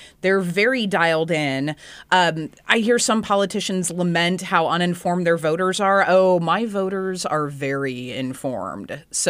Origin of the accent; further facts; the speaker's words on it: Shawnee, Kansas, United States; I grew up in Shawnee, which really is not that far out, right?